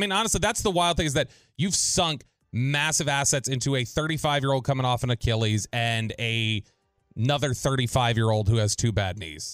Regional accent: Farmers Branch, Texas, United States; now in Flower Mound, United States; So I live in Flower Mound. I grew up in Farmers Branch. So those are my people.

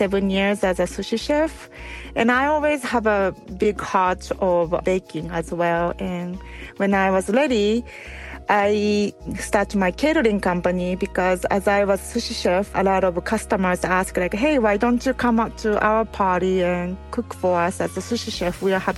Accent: Japan; English is a second language; now in Los Angeles, United States; growing up in Japan, where my mom always cooked, she used to bake cookie for next day's snack. So watching her baking made me start wanting to work at the bakery in Japan

